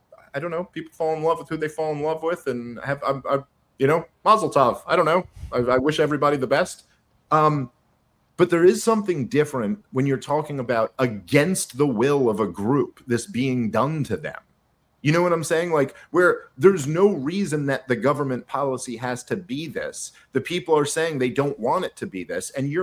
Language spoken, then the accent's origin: English; New York City, New York, United States; I'm a Jew from New York City.